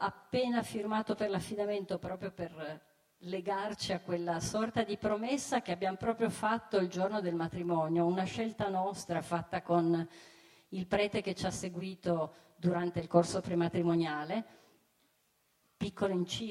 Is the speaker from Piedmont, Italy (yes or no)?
yes; Turin, Piedmont, Italy; io sono una cooperatrice salesiana, quindi ho questa matrice salesiana, sono torinese